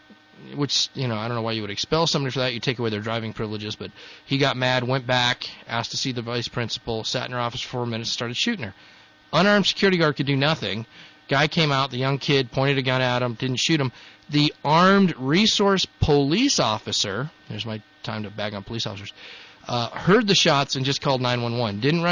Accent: Colorado, United States; I grew up in Colorado

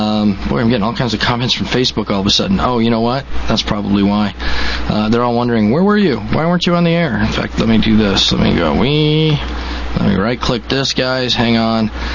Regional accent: Colorado, United States; moved away; some of the mountains here are taller than the mountains I grew up with in Colorado

